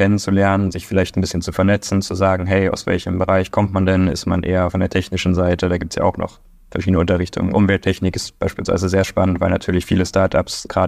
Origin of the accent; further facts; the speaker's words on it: Duisburg, North Rhine-Westphalia, Germany; ich komme ja aus NRW, Duisburg